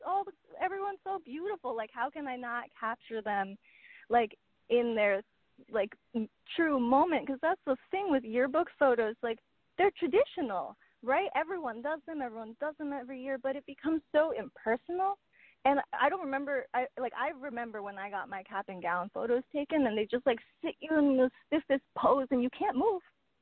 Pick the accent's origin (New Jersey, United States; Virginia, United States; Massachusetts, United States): New Jersey, United States; Somerset; Yeah, I'm from Somerset.